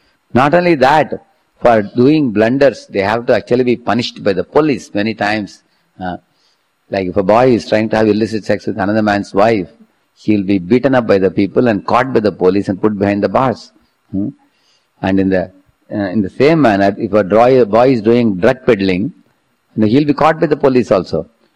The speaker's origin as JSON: {"language": "English", "region": "South India", "country": "India", "tie": "born or raised there", "said": "I come from a village from South India, where we have a beautiful river, we have a goshala, we used to have hundreds of bulls and bullock carts."}